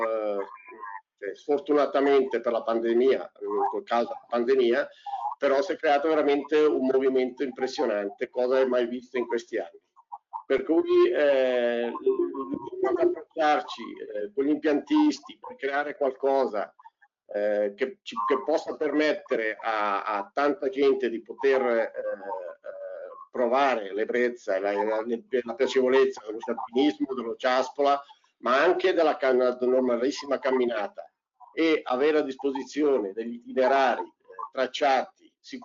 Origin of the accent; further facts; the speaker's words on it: Lombardy, Italy; vero, sono lombardo, scusate per quelli che sono di altre regioni